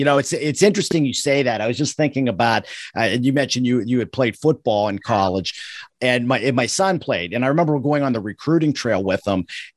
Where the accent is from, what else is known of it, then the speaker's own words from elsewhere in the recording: Pennsylvania, United States; I'm from Western Pennsylvania, so I'm a Pittsburgh Steelers fan